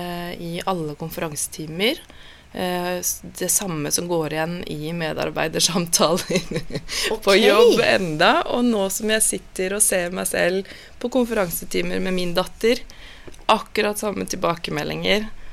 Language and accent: Norwegian; Kolbotn, Akershus, Norway; also born or lived in Paris; Så han dro med seg mamma og meg. Søster ble igjen hjemme på Kolbotn.